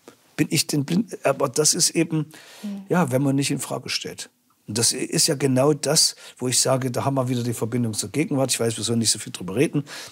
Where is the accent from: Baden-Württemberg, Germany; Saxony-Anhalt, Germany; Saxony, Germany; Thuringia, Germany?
Thuringia, Germany; Aber als Thüringer an so einem kleinen Flüsschen Nesse bei Gotha, ja, da mussten wir uns das hart erarbeiten.